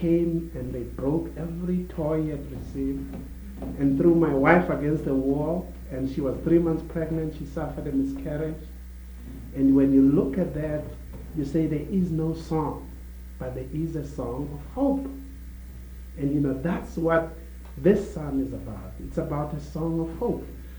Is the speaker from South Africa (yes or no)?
yes; South Africa; I know growing up in South Africa, when everything falls apart, it's like God isn't there.